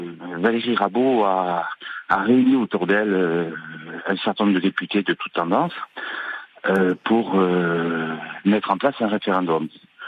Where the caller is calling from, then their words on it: Montauban, Occitanie, France; je suis de Montauban.